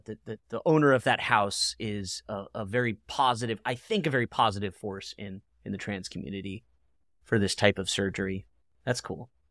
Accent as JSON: {"language": "English", "region": "England", "country": "United Kingdom", "said": "I come from England. It's a wonderful island."}